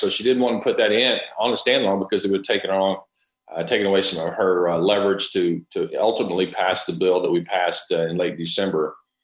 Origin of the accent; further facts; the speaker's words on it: the Ozarks, United States; And I always jokingly say in small town America, like I grew up over in the Ozark Mountains, you know everybody whether you want to or not.